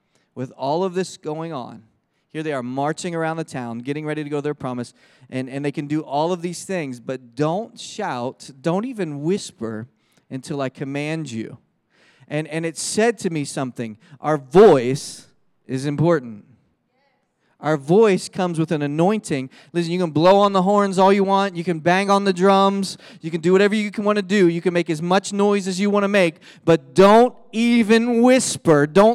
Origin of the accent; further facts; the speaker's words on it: Philadelphia, Pennsylvania, United States; When I was a kid, I grew up in Philadelphia, and There, it gets cold. It's not like Texas.